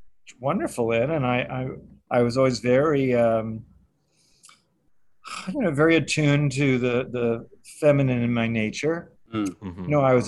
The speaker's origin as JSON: {"language": "English", "region": "New York", "country": "United States", "said": "and I'm from New York originally. I was born here"}